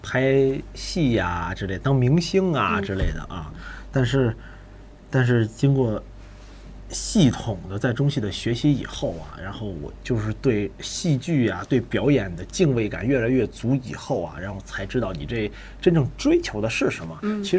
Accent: China; 还有一种作为中国人的这种自豪感，就在心里

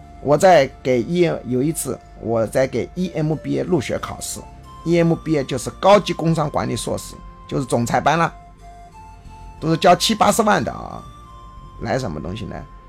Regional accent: China; 我们中国人下任务的时候特别不喜欢限定完成任务的时间

